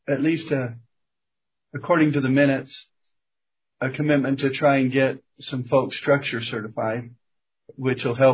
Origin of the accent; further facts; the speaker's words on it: Utah, United States; Well, and just for your information, I'm from Daggett County. We're 950 people and have the same issues with towns of similar size.